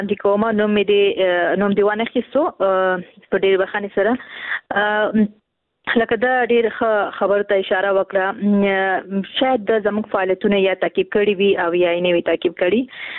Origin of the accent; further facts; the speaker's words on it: Khost, Afghanistan; ورور زه هم د خوست یم